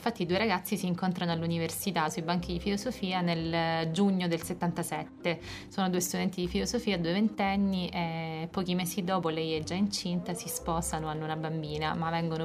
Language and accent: Italian; Messina, Sicily, Italy; Io sono messinese, insomma ci terrei anch'io a essere italiana.